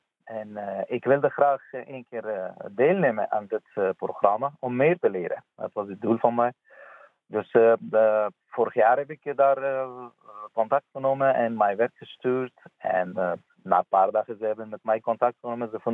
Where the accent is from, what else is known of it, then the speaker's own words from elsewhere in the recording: Afghanistan; Dutch is a second language; now in Netherlands; Ik kom uit Afghanistan en al lang ben ik bezig met kunst.